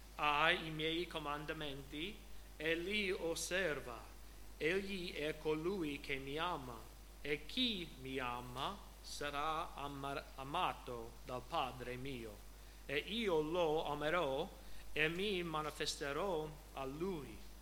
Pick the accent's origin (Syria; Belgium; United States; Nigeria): United States; Washington; Italian is a second language; now in Italy; sono cresciuto a Washington State, so, la parte troppo ovest negli Stati Uniti.